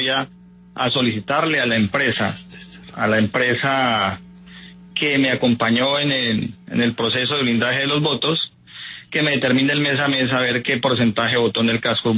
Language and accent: Spanish; Mocoa, Putumayo, Colombia; Yo soy una persona nacida en Mocoa, crecí en Mocoa, nunca casi que he salido de este municipio.